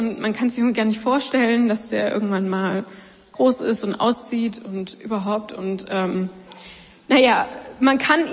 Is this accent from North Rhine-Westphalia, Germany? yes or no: no; Erfurt, Thuringia, Germany; ich bin aus Erfurt.